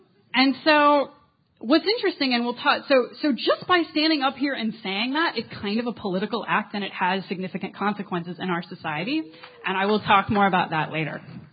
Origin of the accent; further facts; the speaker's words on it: Midwest, United States; I grew up in the Midwest, and you, of course, these days you get a lot of abstinence-only programs